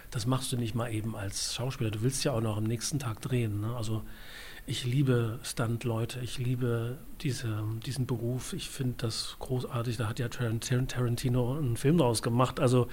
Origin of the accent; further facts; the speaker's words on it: East Germany, Germany; moved away as an adult; Also ich komme ja selbst auch aus der DDR. Mit 24 habe ich die DDR verlassen, noch als einer der letzten Ungarn, über Ungarn Geflüchteten.